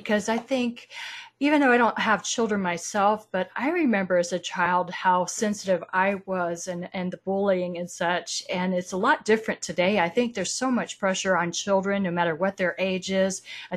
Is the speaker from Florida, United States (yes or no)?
yes; Florida, United States; I grew up in North Florida, the second poorest county in the state of Florida.